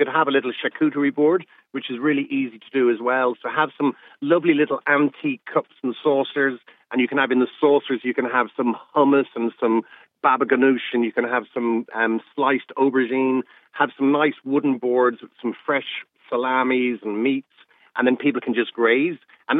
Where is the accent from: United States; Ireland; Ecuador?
Ireland; Leinster; in the sitting room where we grew up in County Offaly